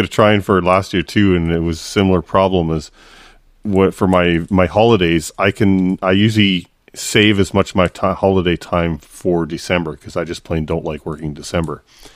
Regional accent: Canada; That's okay. I can handle it. I'm Canadian.

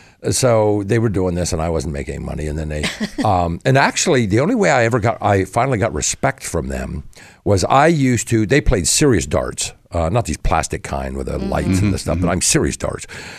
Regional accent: Ohio, United States; I'm like, well, fucking A, because I'm from Ohio, right?

